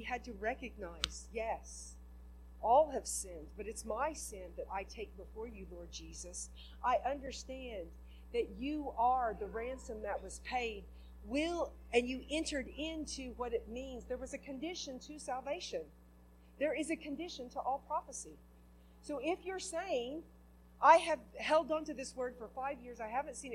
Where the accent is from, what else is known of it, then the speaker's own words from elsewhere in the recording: Oklahoma, United States; also born or lived in Kansas; And, you know, like, I grew up in Oklahoma, Kansas, you know, I mean, we have great displays of thunder and lightning.